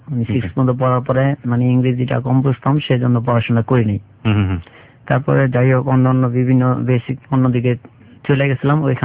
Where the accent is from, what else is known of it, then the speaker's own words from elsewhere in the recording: Dhaka, Dhaka Division, Bangladesh; born there; আমার জন্ম ঢাকাতেই, মান্ডাতেই, আর আমার জেলা হচ্ছে শরীয়তপুর।